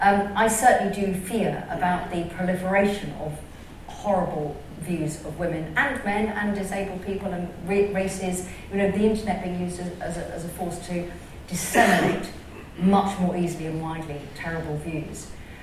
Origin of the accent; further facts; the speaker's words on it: South East England, United Kingdom; I come from Sussex, born and bred